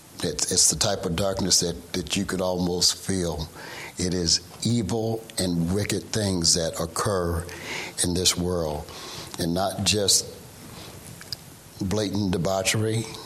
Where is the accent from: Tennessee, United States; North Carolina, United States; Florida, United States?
Florida, United States; Well, you know, I'm from South Florida, and I know kind of what goes on in Key West at some times.